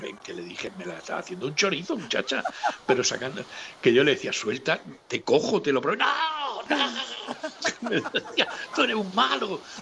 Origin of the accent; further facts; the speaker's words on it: San Javier, Region of Murcia, Spain; Eso es que empiezan las fiestas de mi pueblo, de San Javier.